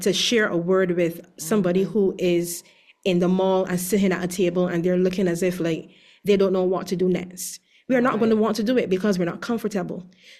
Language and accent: English; Barbados; Well, I would have mentioned in the beginning that I'm from Barbados